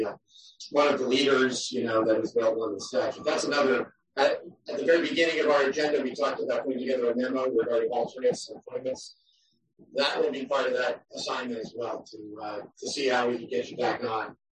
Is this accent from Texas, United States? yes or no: no; Guilford, Connecticut, United States; also in my hometown in Guilford, there will be some changes as well.